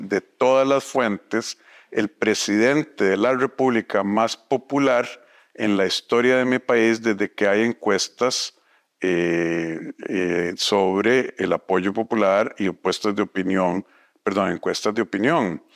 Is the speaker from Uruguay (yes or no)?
no; Costa Rica; Como somos los costarricenses, en respeto y en paz.